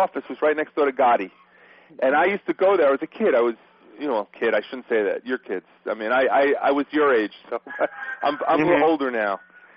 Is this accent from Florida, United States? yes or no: no; Whitestone, New York, United States; I'm from New York, Long Island.